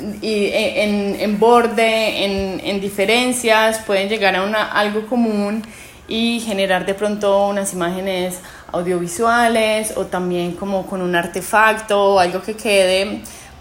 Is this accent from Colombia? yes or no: yes; Colombia; que soy de Colombia